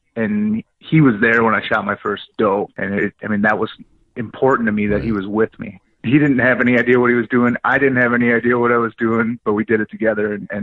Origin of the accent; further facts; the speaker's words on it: Door County, Wisconsin, United States; moved away as an adult; I grew up in Door County, just north of Green Bay. Was there until I was 18 and left for the Marines. So, I mean, pretty rural. I mean, town of 9,000 people.